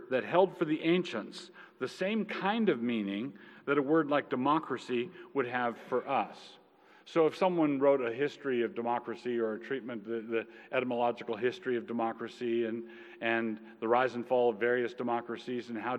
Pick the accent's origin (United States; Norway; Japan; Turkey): United States; Annapolis, Maryland; I grew up in Annapolis, Maryland.